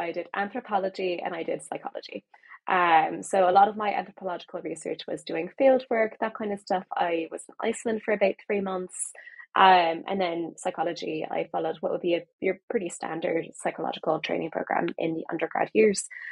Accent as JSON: {"language": "English", "region": "North Carolina", "country": "United States", "tie": "born or raised there", "also_born_or_lived": "Massachusetts", "said": "Born and raised in the United States. North Carolina is where I grew up, which is in the South, because that's confusing. And then I went to college in Massachusetts at Mount Holyoke College."}